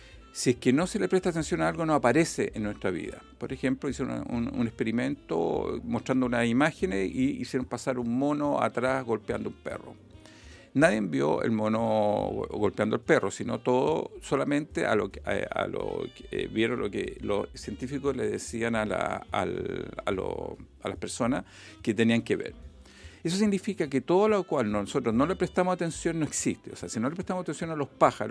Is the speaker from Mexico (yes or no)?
no; Santiago, Santiago Metropolitan, Chile; nosotros somos de Santiago, llegamos con mi familia, Sofía y mis dos hijos, Ama y León, acá. Hace 5 o 6 años